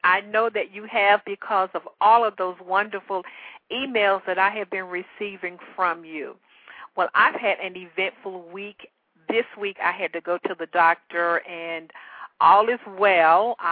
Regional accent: Chattanooga, Tennessee, United States; born there; I was born in Chattanooga, Tennessee, the only girl to my parents.

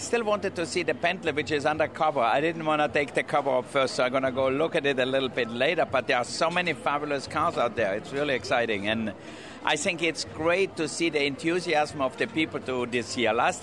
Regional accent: Austria; I come from Austria, so I'm used to it.

